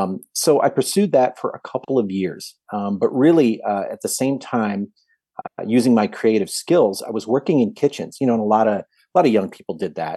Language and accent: English; Milwaukee, Wisconsin, United States; Well, you know, I grew up in the Milwaukee area, born specifically in Brown Deer. I'm 56 years old.